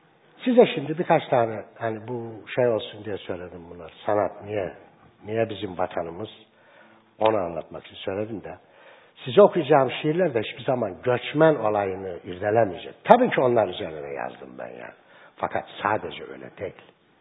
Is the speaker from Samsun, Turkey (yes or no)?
yes; Samsun, Turkey; Samsun'da büyüdüğüm için kenar mahalle kültürü almışım. Oralarda büyüdüm.